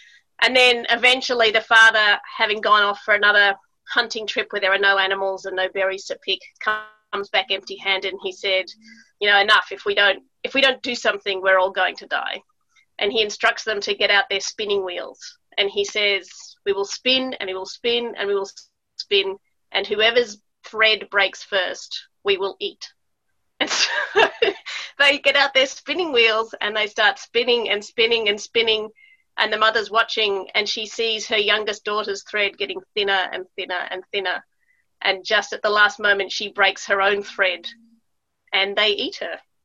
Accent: Melbourne, Victoria, Australia; also born or lived in Italy; time in Italy and then we moved back to Melbourne. So I've kind of moved about a lot as well. But, growing up in Australia, where apart from the Indigenous Australians, we've all come here from somewhere else, the folklore has come with us.

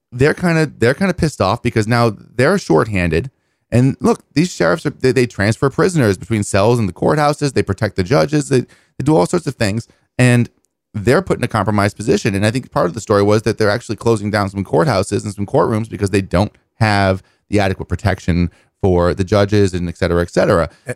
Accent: Rhode Island, United States; accent: Rhode Island; Ooh, slipped into my Rhode Island accent there for a second. It does happen sometimes when I get uppity.

